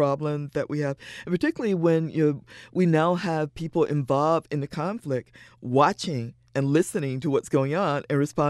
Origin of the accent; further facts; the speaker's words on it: Virginia, United States; I grew up in the last capital of the Confederacy, and I grew up with people talking about honor and race.